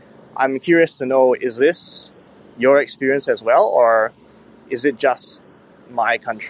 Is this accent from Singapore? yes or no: yes; Singapore; I'm from Singapore, which is in Southeast Asia.